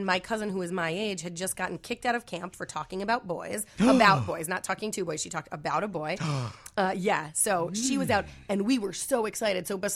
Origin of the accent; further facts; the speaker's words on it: Scranton, Pennsylvania, United States; I was just, you know, growing up in Scranton, Pennsylvania.